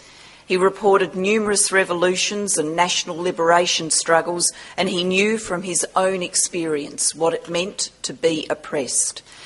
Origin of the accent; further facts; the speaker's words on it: Australia; accent: Australian; bit of courage to bring an Australian here to deliver a lecture. So at the outset, let me clarify, I am speaking English. There are no translation devices available. So please do your best to decode the accent.